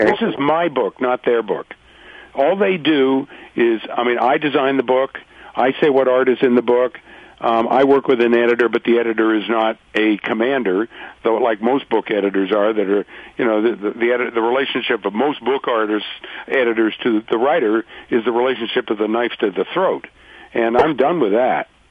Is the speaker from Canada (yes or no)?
yes; Canada; born there; also born or lived in United States